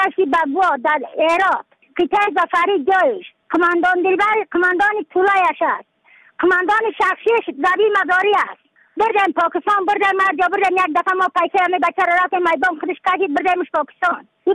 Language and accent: Persian; Badakhshan, Afghanistan; از بدخشان هستم، مرکز بدخشان ولسوالی اتل پایان.